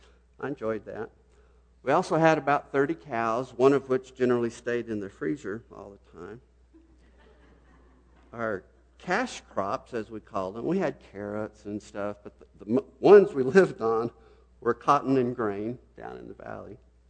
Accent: Texas, United States; also born or lived in Abilene; I was born in October, and they graduated in December, and then moved down to Rangerville, which I'm not going to show you a map, but if you get on the road and drive 350 miles south

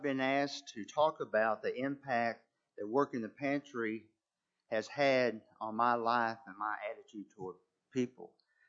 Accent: Rochester, Minnesota, United States; also born or lived in Ranger; I was born in Ranger, but soon after moved to Minnesota, and outside of a town in Rochester, where my grandparents had bought a farm for my parents to operate.

